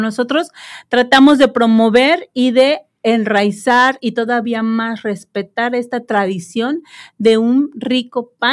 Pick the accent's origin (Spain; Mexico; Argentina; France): Mexico; Tehuixtla, Morelos; Somos originarios de Tehuizla.